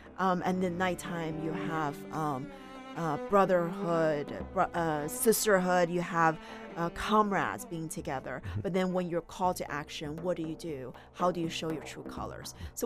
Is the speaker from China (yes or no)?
yes; China; And, you know, growing up in China, of course, I was aware of it.